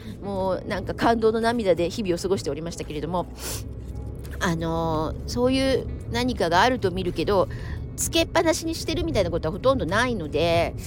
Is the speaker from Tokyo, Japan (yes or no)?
yes; Yutenji, Tokyo, Japan; 私生まれも育ちも祐天寺なんで